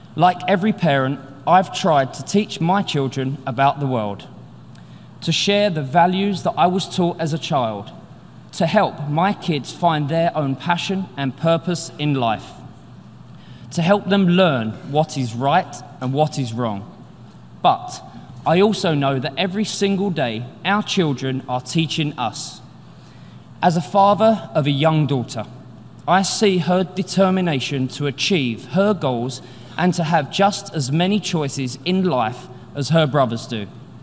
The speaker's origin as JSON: {"language": "English", "region": "London", "country": "United Kingdom", "tie": "born or raised there", "said": "I grew up in the East End of London"}